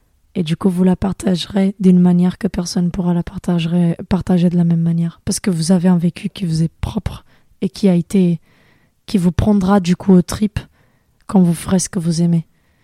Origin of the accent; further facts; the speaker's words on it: Portugal; now in France; j'ai choisi de rejoindre mon père en France parce que je suis portugaise